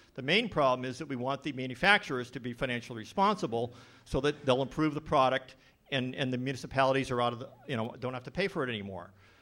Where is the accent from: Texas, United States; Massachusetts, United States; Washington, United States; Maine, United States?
Massachusetts, United States; And I grew up in Massachusetts, so they say if something's right down the road, they mean it's like 40 miles away.